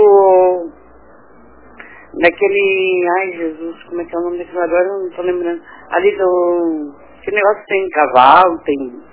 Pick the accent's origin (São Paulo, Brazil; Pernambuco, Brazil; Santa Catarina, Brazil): Santa Catarina, Brazil; Biguaçu; É, meu pai é da Bela Vista, eu sou de Iguaçu.